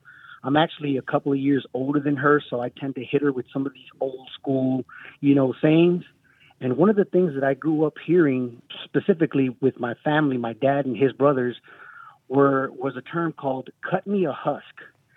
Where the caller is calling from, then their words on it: Texas, United States; and I am calling from the big state of Texas.